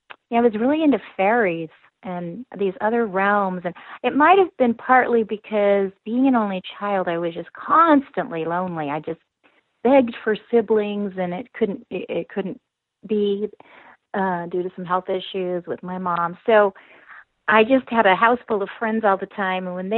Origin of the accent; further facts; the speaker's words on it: Pasadena, California, United States; Well, I was born in Pasadena, California. So I lived in the Southern California area. We moved out of Pasadena area or downtown when I was about 8 over to the coast. And I really enjoyed growing up there.